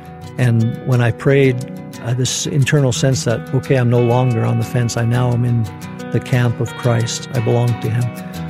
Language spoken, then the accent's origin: English; Saudi Arabia; now in United States; growing up in Saudi Arabia